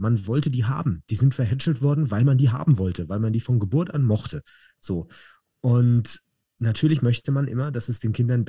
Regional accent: Gießen, Hesse, Germany; ich habe gerade heute einen Zeitungsartikel aus meiner Heimatstadt Gießen gelesen

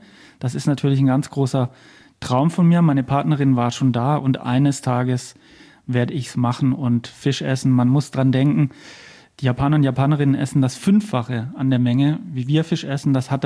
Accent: Lake Constance, Germany; moved away as an adult; Also ich bin am Bodensee aufgewachsen und geboren und bin dann zum Studieren nach Berlin gegangen, wie so viele.

